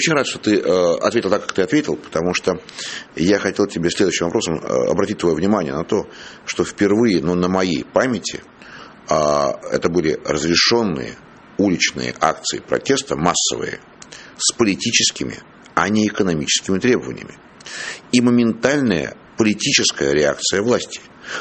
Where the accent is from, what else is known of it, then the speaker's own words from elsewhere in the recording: Moscow, Russia; Я как москвич.